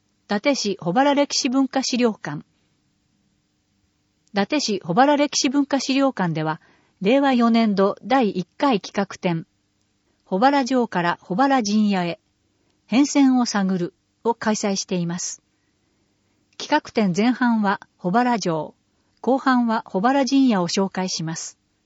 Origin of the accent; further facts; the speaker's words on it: Tennessee, United States; now in Japan; 特に私の出身であるテネシー州では春夏秋冬が明瞭なので、秋の木々の色、冬の雪、春の美しいお花や夏の厳しい暑さで育てられました。